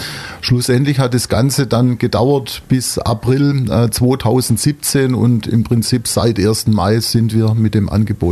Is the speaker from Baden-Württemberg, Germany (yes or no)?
yes; Pfullingen, Baden-Württemberg, Germany; Und ich bin eigentlich in Pfullingen aufgewachsen, kenne aber natürlich die Schwäbische Alb